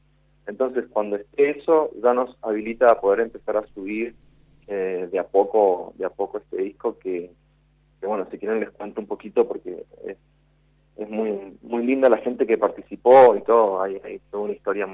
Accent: Argentina; yo me presenté como artista argentino.

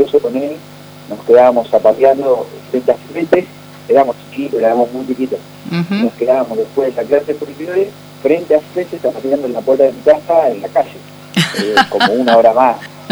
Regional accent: La Plata, Buenos Aires Province, Argentina; Soy oriundo de la ciudad de La Plata.

